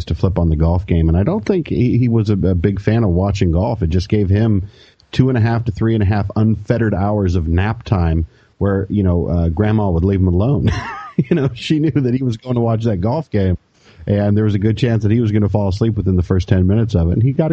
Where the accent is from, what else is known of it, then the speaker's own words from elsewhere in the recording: Colorado, United States; I actually spent a lot of time growing up in the Rocky Mountains out in Colorado